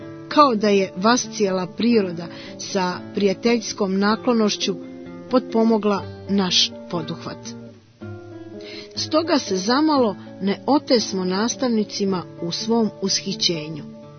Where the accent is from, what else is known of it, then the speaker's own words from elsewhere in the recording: Cetinje, Montenegro; Od najranijeg djetinjstva živio sam u Cetinskoj kotlini.